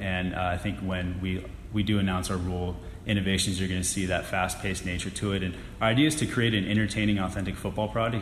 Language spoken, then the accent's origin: English; Bellevue, Washington, United States; Yeah, I grew up in Bellevue.